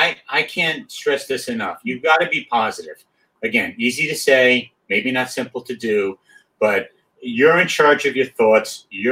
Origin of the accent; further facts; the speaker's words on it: New York, United States; I'm from New York, so I can ramble on and on and on.